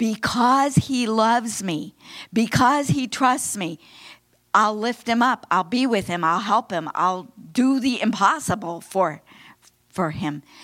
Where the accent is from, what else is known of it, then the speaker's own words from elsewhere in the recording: Florida, United States; Because we're from Florida.